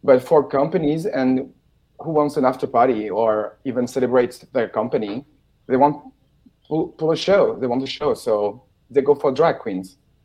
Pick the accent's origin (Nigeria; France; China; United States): France; Cannes, Provence-Alpes-Côte d'Azur; born there; English is a second language; Well, I was born in Cannes, so I've seen a lot.